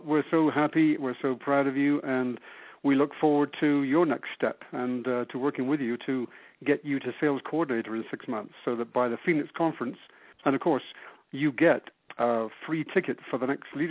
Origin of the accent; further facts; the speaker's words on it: England, United Kingdom; moved away as an adult; now in Dallas, United States; Well, Jenny and I moved from England to Dallas, Texas, with our two sons, Ben and Kevin, nearly 25 years ago.